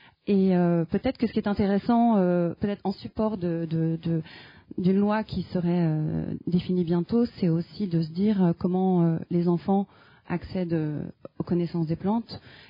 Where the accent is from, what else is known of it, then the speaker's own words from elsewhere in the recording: Tahiti, French Polynesia; born there; Je suis née à Tahiti. Du coup, Tahiti, c'est la Polynésie française.